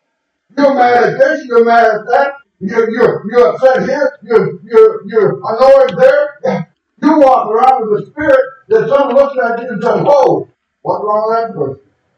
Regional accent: Hackney, London, United Kingdom; born there; I was born in Hackney Hospital many years ago, early in the morning

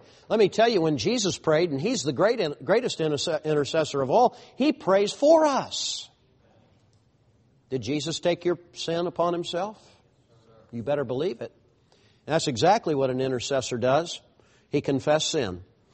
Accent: United States; let me just tell you, I'm an American citizen.

